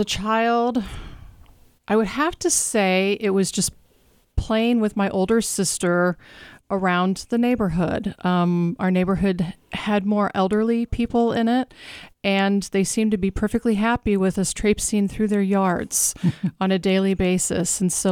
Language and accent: English; Springfield, Illinois, United States; I'm from Springfield, yes.